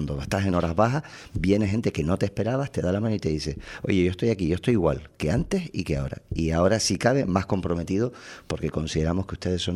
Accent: San Cristóbal de La Laguna, Canary Islands, Spain; Voy a poner un ejemplo de mi pueblo, de La Laguna.

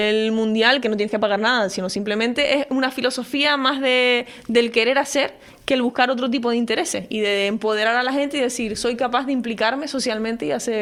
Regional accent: Canary Islands, Spain; Eso, como canarios, nos tiene que doler a todos y entre todos y es una labor de todos.

